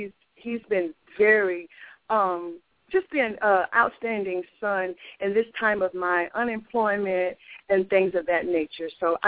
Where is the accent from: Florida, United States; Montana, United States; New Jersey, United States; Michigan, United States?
Florida, United States; Jacksonville; I'm in the Kansas, as you know, area. I'm from Florida, and I was wanting to go to the Atlanta area. But I'm calling because I'm getting a lot of contacts, too, from my hometown, which is in Jacksonville, Florida.